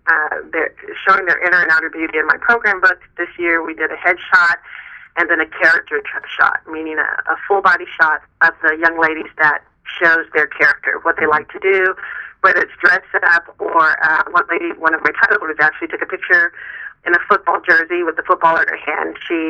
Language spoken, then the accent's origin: English; San Antonio, Texas, United States; San Antonio, Texas. That's my hometown, and it's a beautiful city.